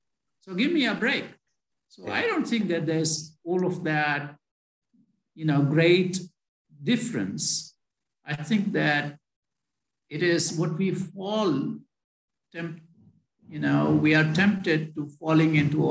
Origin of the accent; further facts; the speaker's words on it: India; born there; I was born in India. I went to medical school in India.